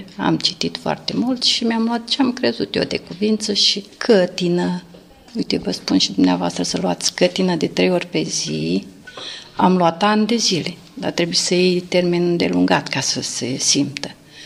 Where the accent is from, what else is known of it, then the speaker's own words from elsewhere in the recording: Galați, Galați County, Romania; Din Galați.